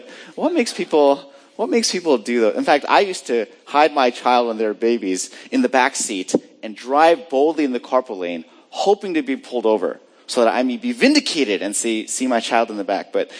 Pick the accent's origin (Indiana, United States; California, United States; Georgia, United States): California, United States; or we call it the carpool lane where I grew up in California.